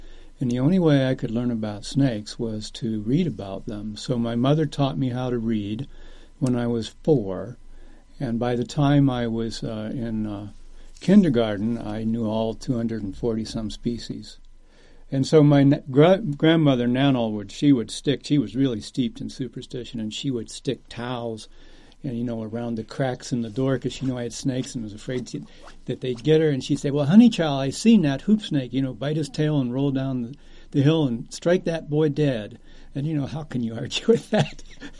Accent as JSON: {"language": "English", "region": "Michigan", "country": "United States", "tie": "born or raised there", "said": "So if I write this or like write that story about growing up in Michigan, it's like a little piece of carpentry."}